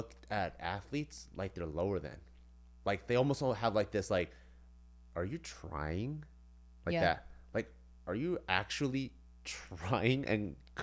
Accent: Cerritos, California, United States; growing up in Cerritos, like Cerritos Town Center is right across from Cerritos High School.

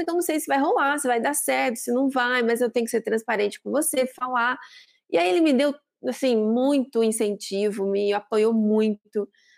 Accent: Campinas, São Paulo, Brazil; now in São Paulo, Brazil; a minha história, ela começa em Campinas. Eu sou campineira, moro em São Paulo hoje, mas nasci, cresci, estudei, trabalhei por muito tempo em Campinas.

